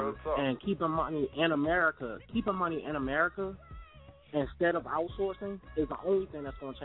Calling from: Washington, District of Columbia, United States; I'm calling from Washington, D.C.

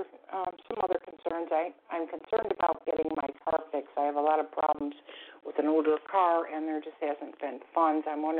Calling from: Florida, United States; Happy New Year. … I'm calling from Florida.

